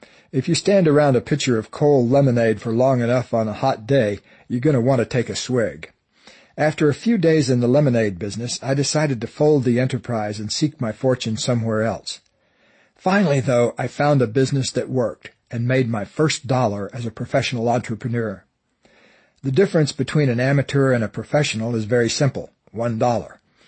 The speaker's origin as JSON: {"language": "English", "region": "Florida", "country": "United States", "tie": "born or raised there", "said": "I came up with the idea of selling watermelons by the side of the highway that ran through my hometown. This was long before Interstate 95, the big freeway that now runs through Florida."}